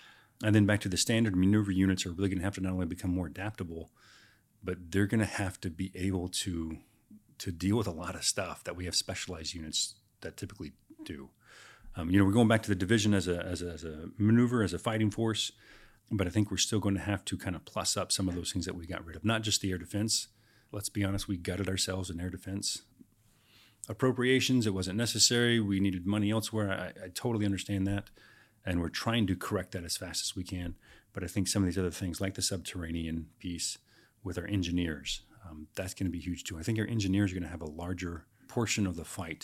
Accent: Texas, United States; also born or lived in Oklahoma; growing up in Texas and Oklahoma, we had a lot of tornadoes, right?

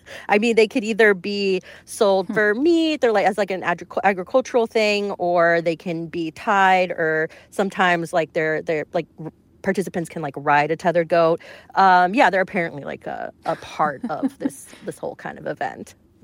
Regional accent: Florida, United States; Yes, I'm from Florida.

